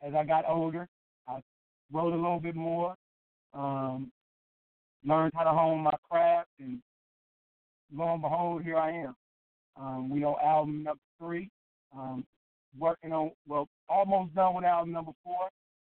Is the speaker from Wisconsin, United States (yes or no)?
yes; Milwaukee, Wisconsin, United States; also born or lived in Jackson, Michigan; now in Green Bay, United States; Well, I'm from Jackson, Michigan, but moved at a very young age to Milwaukee, Wisconsin, where most of my family live at currently